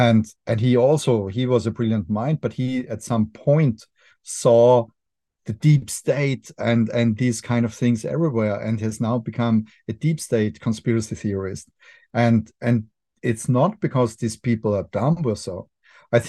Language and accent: English; Austria; accent: Austrian; English is a second language; Don't mind my Austrian accent. I try to be as American as I can possibly be in my pronunciation.